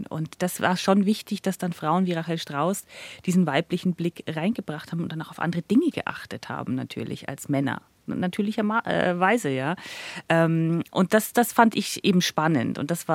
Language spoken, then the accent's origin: German; Nuremberg, Bavaria, Germany; now in Munich, Germany; Ich komme ja aus Nürnberg